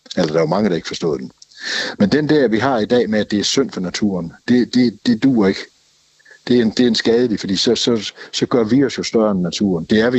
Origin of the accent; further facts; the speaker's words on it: Jutland, Denmark; Jeg er jyde, så jeg siger dukken.